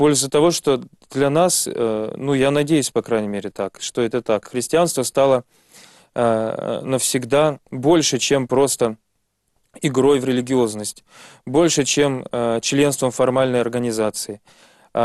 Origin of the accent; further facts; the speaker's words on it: Kostroma, Kostroma Oblast, Russia; Я родом из Костромы, где я жил до того, как закончил 9 классов обычной школы, общеобразовательной.